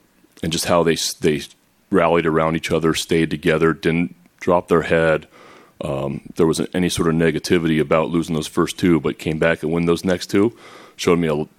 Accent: California, United States; that was special for me, honestly, because I grew up in the Bay Area.

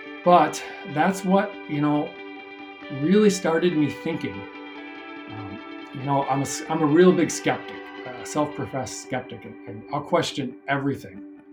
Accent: Milwaukee, Wisconsin, United States; now in Minneapolis, United States; I live in the U.S., Midwest U.S. for all my life. I grew up in Milwaukee and then moved to Minneapolis about 25 years ago with my wife.

